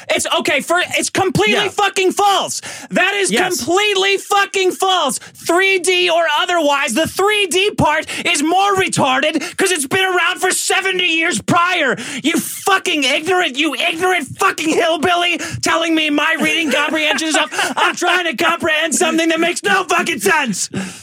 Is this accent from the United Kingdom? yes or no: yes; United Kingdom; born there; I'm British, British-born Chinese.